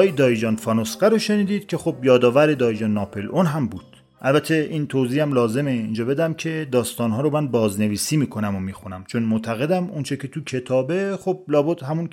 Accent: Iran; من عاشق ایرانم، چون من ایرانی هستم، جایی جز ایران نمیتونم اصلا دووم بیارم زندگی کنم.

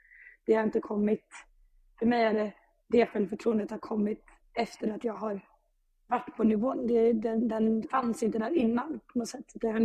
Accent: Stockholm, Stockholm County, Sweden; min moderklubb Enskede där jag växte upp.

